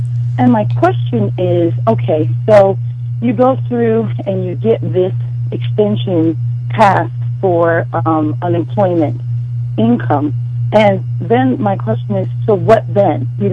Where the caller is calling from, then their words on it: British Columbia, Canada; I'm calling from Southeast BC.